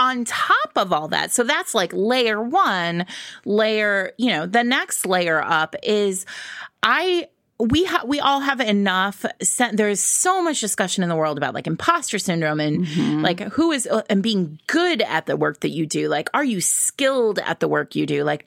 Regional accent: New England, United States; now in New York City, United States; I grew up in New England, the child of Europeans, but like, Northern.

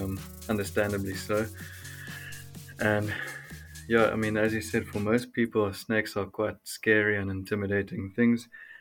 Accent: Cape Town, Western Cape, South Africa; And so I come from the Western Cape. I'm in Cape Town.

